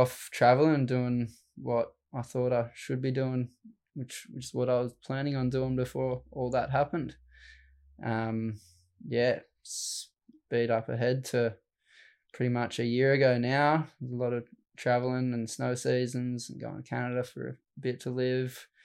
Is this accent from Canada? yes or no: no; Helensburgh, New South Wales, Australia; Yeah, I grew up in Helensburg, but yeah.